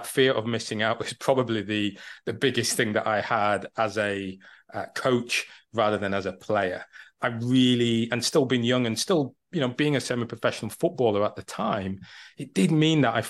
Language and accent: English; Leeds, Yorkshire and the Humber, United Kingdom; I'm a Leeds boy. So I was born and bred in Leeds